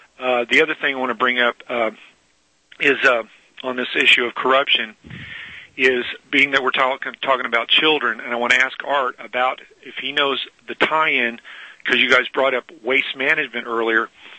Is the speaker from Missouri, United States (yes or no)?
yes; Missouri, United States; now in Philadelphia, United States; I'm not originally from here. I'm from Missouri.